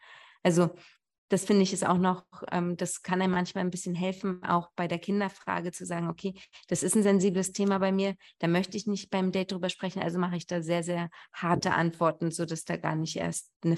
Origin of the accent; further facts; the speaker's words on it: Berlin, Germany; aber ich bin ja auch Berliner, wir sind ja relativ egoistisch und bleiben in unserer Stadt.